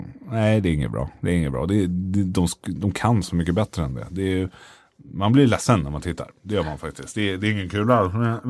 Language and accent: Swedish; Stockholm, Stockholm County, Sweden; Och jag har bott här hela mitt liv typ.